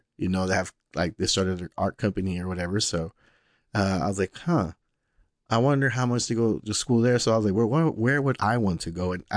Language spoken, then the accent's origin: English; Houston, Texas, United States; I'm from Houston, like, yo, don't criticize me